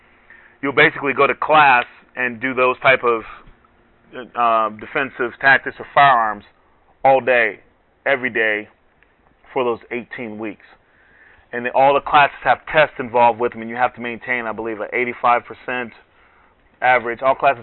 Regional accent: Miami, Florida, United States; So I come from Miami, so they send me to whatever city needs somebody at that time.

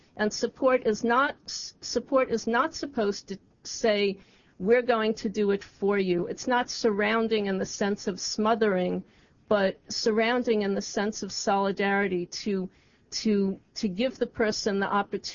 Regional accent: United States; I feel as an American, this convention is an opportunity for us.

